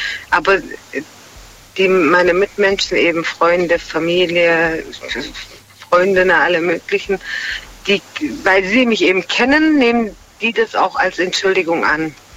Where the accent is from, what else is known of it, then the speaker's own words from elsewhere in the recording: Stuttgart, Baden-Württemberg, Germany; Also mein Türkisch ist genauso perfekt wie Deutsch, kann ich sagen jetzt, obwohl ich hier in Deutschland geboren und aufgewachsen bin in Stuttgart